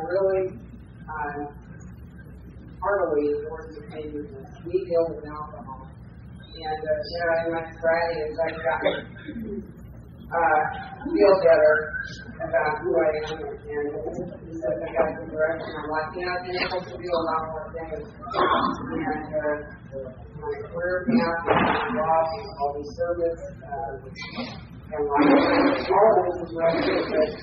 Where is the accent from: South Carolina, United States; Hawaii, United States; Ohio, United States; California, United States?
Hawaii, United States; I'm from Hawaii.